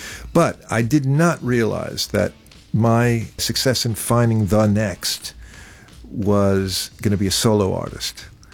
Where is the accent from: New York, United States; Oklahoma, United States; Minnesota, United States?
New York, United States; Brooklyn; Now, I'm a kid from Brooklyn, and here's my third day in London